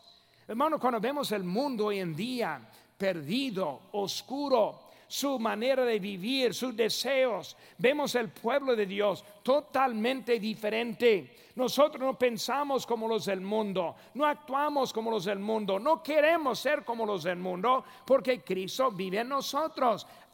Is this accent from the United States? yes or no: yes; United States; Spanish is a second language; Yo soy un norteamericano.